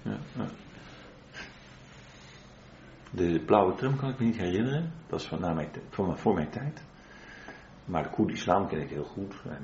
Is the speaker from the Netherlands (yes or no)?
yes; Heemstede, North Holland, Netherlands; Ik kom uit Heemstede.